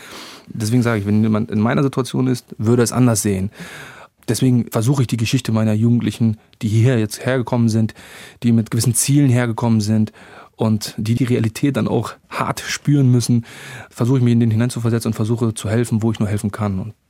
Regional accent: Afghanistan; now in Germany; Ich habe selbst eine Fluchtgeschichte, eine Vergangenheit. Ich weiß zum Beispiel, was mir jetzt mein Heimatland bedeutet. Und glauben Sie mir, wenn ich die Möglichkeit hätte, wenn die Sicherheit da wäre, würde ich in Afghanistan leben.

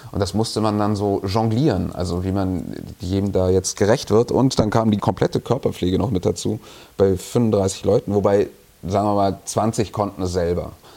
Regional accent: Bavaria, Germany; Ich bin ja im Allgäu aufgewachsen und da gab es halt, also auf so einem Dorf mit 1000 Einwohnern und 3000 Kühen.

